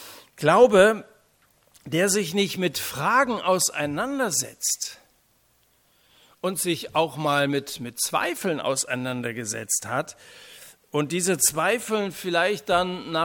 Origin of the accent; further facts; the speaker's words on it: Rhineland-Palatinate, Germany; Wie könnte dann ein Mensch aus Raubach oder aus Dillen, wo ich herkomme, irgendetwas Verlässliches über ihn sagen können?